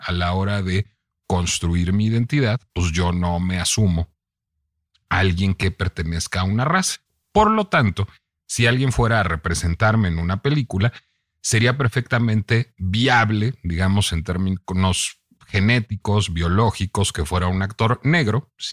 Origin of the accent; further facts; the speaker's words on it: Mexico; Tuve una educación francesa, tengo esa raíz venezolana, vivo en México, soy mexicano